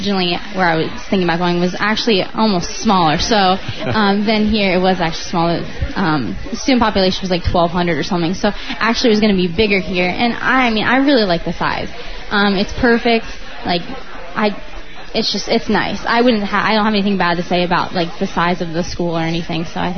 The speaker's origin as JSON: {"language": "English", "town": "West Des Moines", "region": "Iowa", "country": "United States", "said": "I'm from West Des Moines, it's about 60,000"}